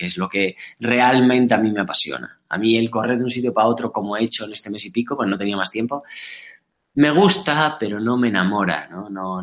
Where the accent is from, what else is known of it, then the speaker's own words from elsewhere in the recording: Spain; Yo soy español, tengo grandes amigos en España y hay gente maravillosa aquí.